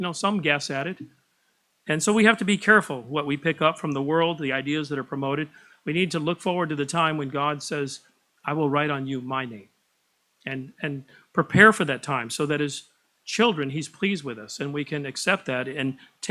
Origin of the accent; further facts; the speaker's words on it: England, United Kingdom; So I'm English.